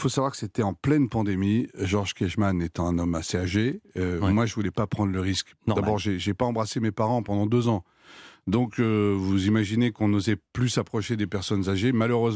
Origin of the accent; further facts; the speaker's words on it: United States; Je suis américain.